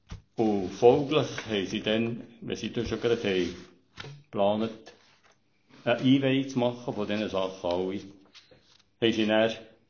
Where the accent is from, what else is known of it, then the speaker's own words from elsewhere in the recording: Vielbringen, Switzerland; born there; Ein Urvielbringer. Jahrgang 1938, das heisst also, ich bin in Vielbringen geboren.